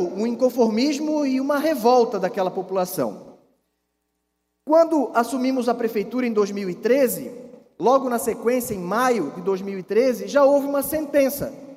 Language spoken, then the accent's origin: Portuguese; Nova Trento, Santa Catarina, Brazil; Até porque eu sou filho de Nova Trento. Eu nasci em Nova Trento.